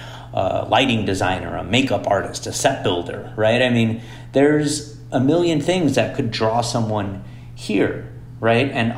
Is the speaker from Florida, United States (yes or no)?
yes; Miami, Florida, United States; I grew up in Miami. Miami is a super late night town